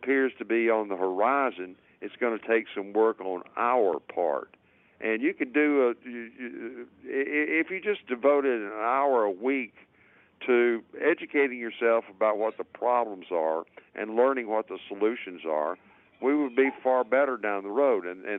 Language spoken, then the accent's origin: English; Huntsville, Alabama, United States; Hey, look, I'm from Huntsville, Alabama. It's the heart of the South.